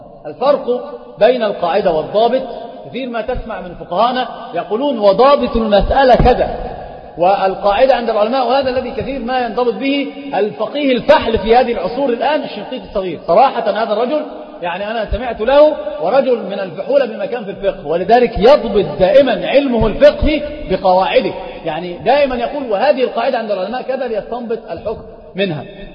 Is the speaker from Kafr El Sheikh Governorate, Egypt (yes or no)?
no; Alexandria, Alexandria Governorate, Egypt; هو مشهور عندنا في اسكندرية